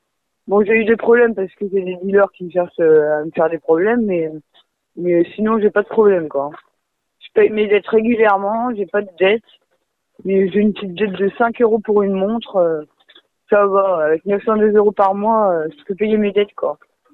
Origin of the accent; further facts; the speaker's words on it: Pays de la Loire, France; moved away; j'ai quitté la Vendée pour partir à Paris, je suis vendéenne, moi.